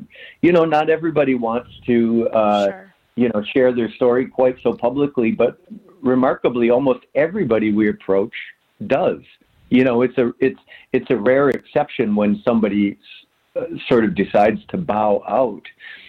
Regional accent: Minnesota, United States; because I'm from Minnesota and that's how we talk.

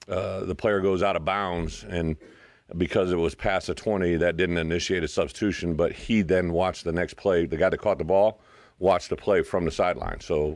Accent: Illinois, United States; I was a guy playing at Iowa that was from Illinois

